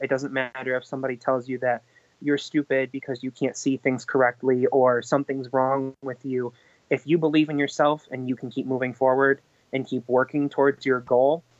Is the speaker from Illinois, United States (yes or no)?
no; Canandaigua, New York, United States; I am from Canandaigua, New York